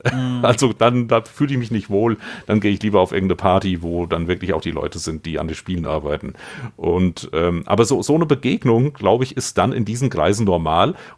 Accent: Hesse, Germany; das ist hier der Vogelsberg, das ist quasi das Mittelgebirge, genau mitten in Hessen, zwischen Gießen und Fulda und Frankfurt und Kassel und hier das Dorf, wo ich wohne, wieder, das ist das Dorf, wo ich aufgewachsen bin

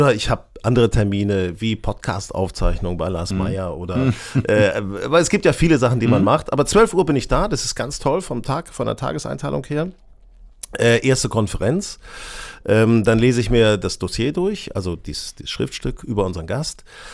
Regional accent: Lower Saxony, Germany; ich bin auf dem Dorf aufgewachsen, in der Nähe von Hannover

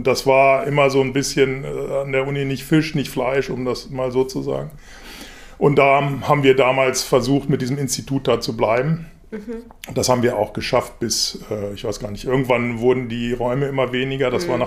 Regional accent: Hanover, Lower Saxony, Germany; Ich bin Ur-Hannoveraner. Ich bin in Hannover geboren, habe alle meine Ausbildung hier gemacht.

